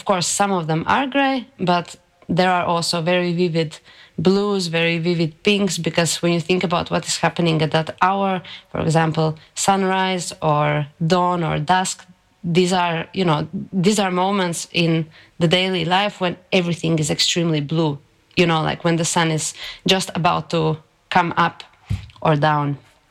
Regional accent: Riga, Latvia; now in Ljubljana, Slovenia; Maybe it kind of became more relevant topic to me as I moved away from Riga, started living here in Ljubljana, and I think maybe more subconsciously started more thinking about identity, what, where I actually come from, how is it different from the people here

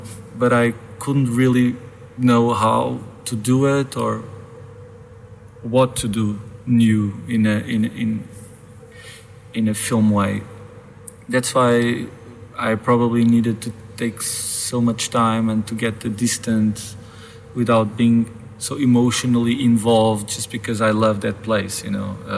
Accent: Lisbon, Portugal; English is a second language; I'm from Lisbon. I'm based in Lisbon, but I was brought up from people from that village that moved to Lisbon when I was born, my grandparents.

